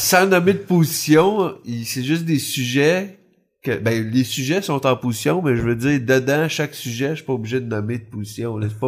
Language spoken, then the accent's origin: French; Quebec, Canada; trop aller vu qu'on est québécois, là.